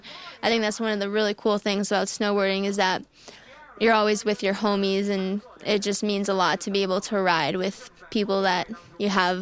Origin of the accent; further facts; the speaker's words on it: United States; I'm from the United States, and I just got a silver medal in the snowboard slope style event.